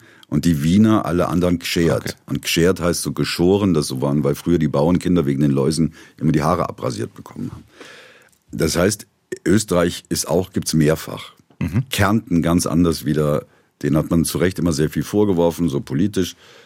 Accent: Rhineland, Germany; Ich komme aus dem Rheinland.

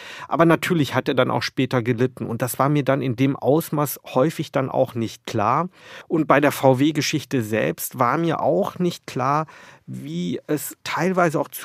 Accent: Wolfsburg, Lower Saxony, Germany; Zugleich bin ich natürlich in Wolfsburg aufgewachsen, eine Stadt, die von VW lebt

